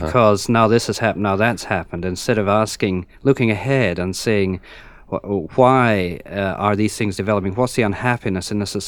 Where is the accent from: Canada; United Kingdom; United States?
United Kingdom; as you know, I'm from Britain, to think of the British experience